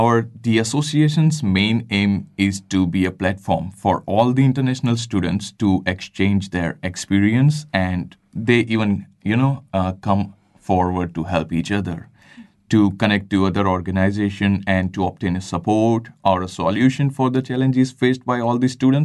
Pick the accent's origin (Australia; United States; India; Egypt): India; English is a second language; now in Christchurch, New Zealand; Well, I'm from India.